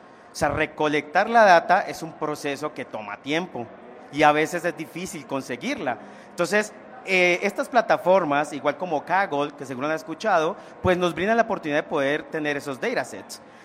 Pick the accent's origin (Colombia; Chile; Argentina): Colombia; now in Mexico City, Mexico; Soy de Colombia, vivo en la Ciudad de México hace 6 años más o menos.